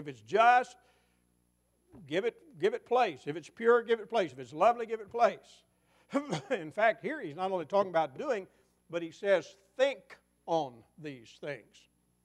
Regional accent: Kentucky, United States; and Betty and I grew up in Western Kentucky. Our family's about 5 miles apart.

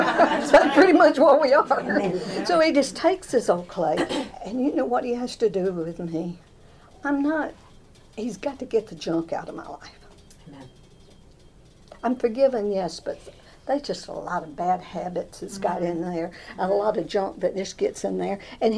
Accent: Alabama, United States; When I grew up down in Alabama, I grew up in a little coal mining town.

